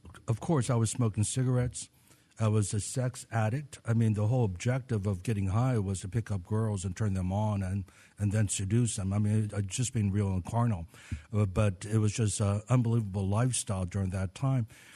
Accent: Washington, District of Columbia, United States; born or raised there; also born or lived in Maryland

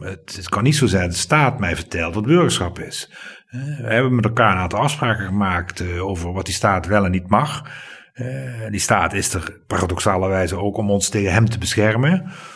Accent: Limburg, Netherlands; Ja, ik ben geen Brabander. Nee, ik ben Limburger.

